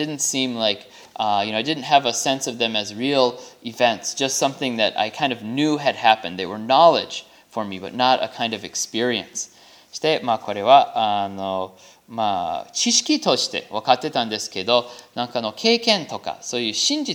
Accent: Minnesota, United States; So growing up in Minnesota, I read about these events in books and learned about them in school.

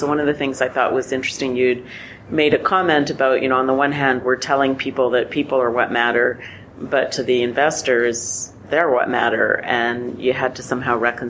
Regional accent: Canada; because I come from Canada and wasn't familiar

